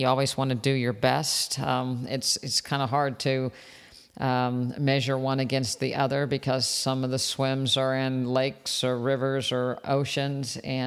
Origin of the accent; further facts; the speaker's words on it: West Virginia, United States; And I grew up in West Virginia, and we've not won too many national championships in our sports